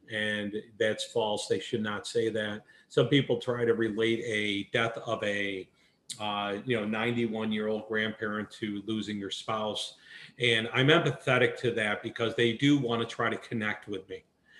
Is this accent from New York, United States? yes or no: yes; New York, United States; I'm a transplant from New York down here